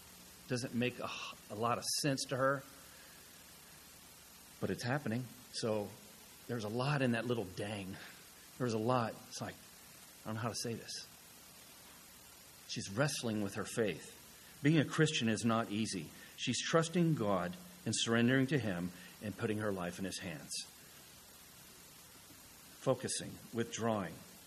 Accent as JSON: {"language": "English", "region": "the South", "country": "United States", "said": "I'm from the South"}